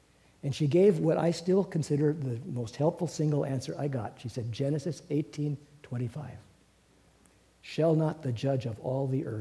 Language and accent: English; East Hollywood, California, United States; born there; I was born in East Hollywood, in the Atwater Village area, and just a few miles from the most alive Presbyterian church on the planet